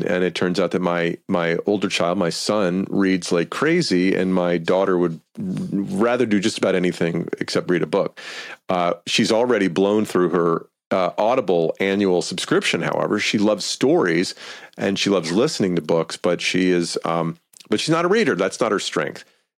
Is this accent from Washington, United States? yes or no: no; Atlanta, Georgia, United States; And you know, I went to college in Memphis. I grew up in Atlanta. Went to college in Memphis, Tennessee, at Rhodes College.